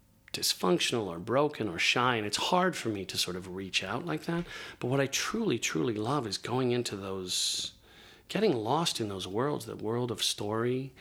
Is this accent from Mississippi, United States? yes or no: no; Indianapolis, Indiana, United States; now in New York, United States; I grew up in Indiana.